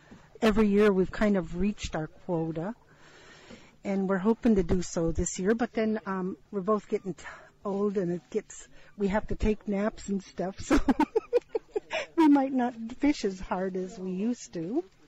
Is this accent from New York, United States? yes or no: no; Aniak, Alaska, United States; I'm here from Aniak, Alaska.